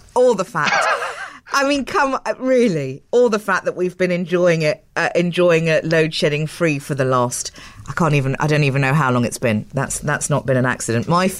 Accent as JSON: {"language": "English", "town": "Johannesburg", "region": "Gauteng", "country": "South Africa", "accent": "Johannesburg English", "said": "I think I must have just moved down from Joburg, and I've got this, and my accent sometimes is a bit strange, but I've got this kind of bastardised Johannesburg English."}